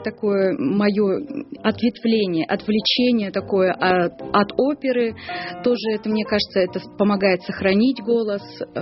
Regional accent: Kamensk-Uralsky, Sverdlovsk Oblast, Russia; Это мой родной город, где она достала проигрыватель

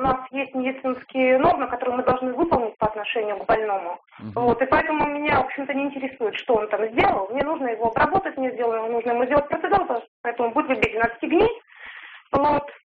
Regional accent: Yekaterinburg, Sverdlovsk Oblast, Russia; Я из Екатеринбурга.

